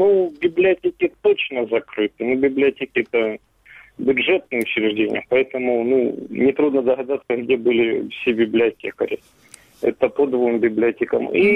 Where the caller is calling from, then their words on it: Donetsk, Donetsk Oblast, Ukraine; Добрый вечер, это Донецк.